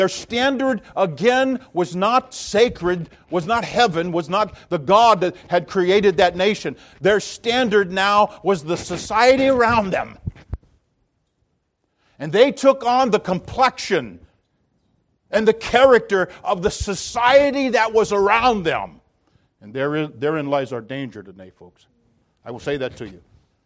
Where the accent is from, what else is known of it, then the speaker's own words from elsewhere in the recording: Midwest, United States; I can remember a time growing up in the Midwest.